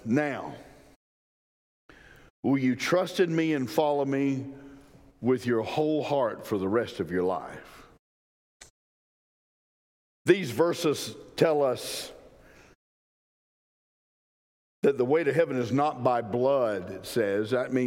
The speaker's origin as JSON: {"language": "English", "town": "Brooks County", "country": "United States", "tie": "born or raised there", "said": "because I grew up in Brooks County, and when I go back, some people know me."}